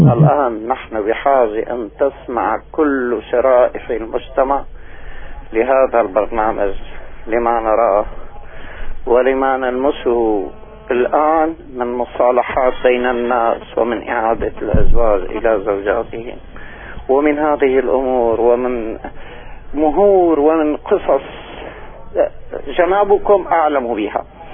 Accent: Damascus, Damascus Governorate, Syria

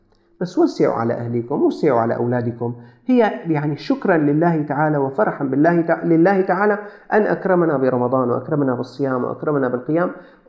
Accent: Syria; لكن أقل شيء تكون 1500 عندنا في سوريا.

